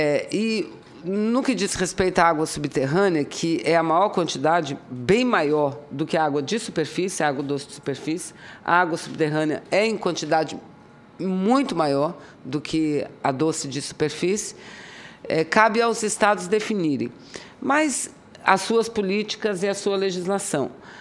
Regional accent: Amazonas, Brazil; E eu sou lá do Amazonas, lá onde nós acabamos de bater o recorde, né?

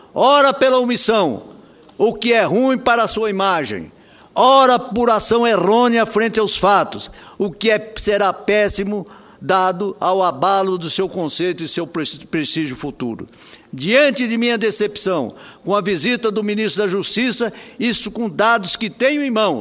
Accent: Brazil; todos nós somos brasileiros.

